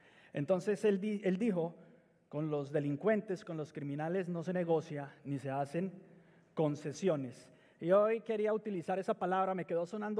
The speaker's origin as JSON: {"language": "Spanish", "country": "Colombia", "said": "Corría el año 88 en Colombia, yo soy colombiano"}